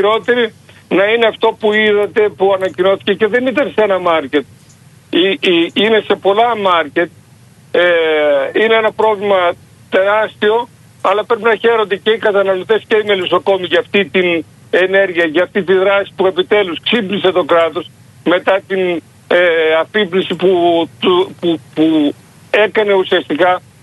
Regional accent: Eleftherochori, Thessaly, Greece; Ναι, το χωριό μου είναι του νομού Μαγνησίας. Είναι στη μέση περίπου από Βελεστίνο Φάρσα Λαλμυρό.

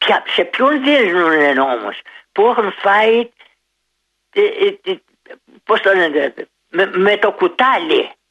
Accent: Greece; εγώ είμαι υπερήφανος, που είμαι πολύ υπερήφανος που είμαι Έλληνας. Είμαι Έλληνας χωρίς να υποστηρίζω κάτι φανατικά.

